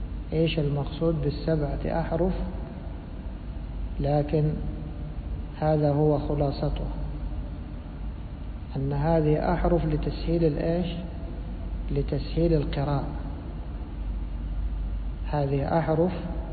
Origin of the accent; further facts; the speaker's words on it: Egypt; بل هذا مشهور في بلادنا مصر وأنا منهم